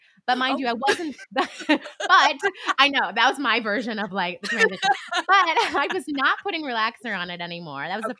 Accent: California, United States; when I moved to New York for Broadway was that I'm from California and like, you know, we have that desert heat, honey, from Nevada.

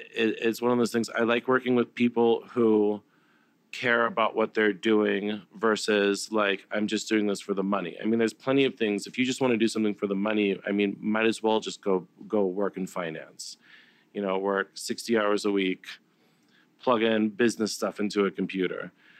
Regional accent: San Diego, California, United States; Why, you know, I'm from San Diego. It's not easy for me to get to Boston and Brooklyn and Denver.

